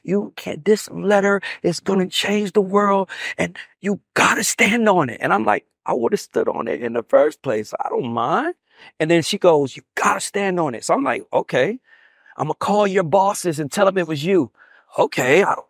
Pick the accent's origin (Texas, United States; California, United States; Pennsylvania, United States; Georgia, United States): Georgia, United States; Atlanta; I'm from Atlanta. I mean, nigga, I'm free.